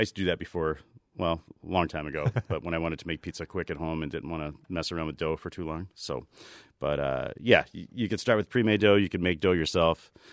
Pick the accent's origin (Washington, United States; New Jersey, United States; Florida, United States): New Jersey, United States; I grew up in New Jersey, right? And I can make pizza just as good as anyone else that my family who made it in New Jersey.